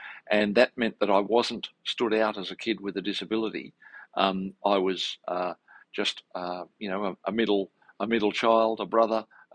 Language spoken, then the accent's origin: English; Sydney, New South Wales, Australia; the middle child in a family of three in inner Western Sydney, so I grew up in Ashfield.